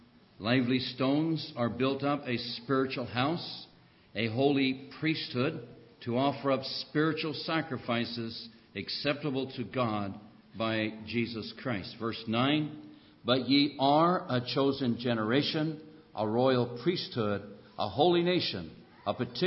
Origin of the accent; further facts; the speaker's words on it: United States; born there; The only thing is, I was born in America.